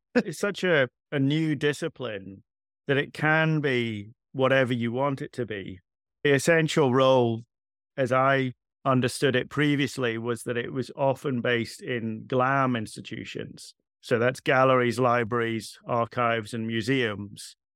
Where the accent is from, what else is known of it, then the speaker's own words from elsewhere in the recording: Scotland, United Kingdom; I am often accused of not sounding Scottish, which I take great exception to, but I'm half Scottish. I grew up on the coast in Aberdeenshire.